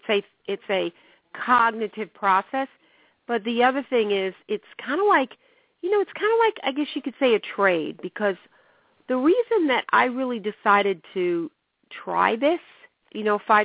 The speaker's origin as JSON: {"language": "English", "region": "New York", "country": "United States", "tie": "born or raised there", "said": "because remember, I grew up in New York, right near you, in fact, the town over, it's such a small world"}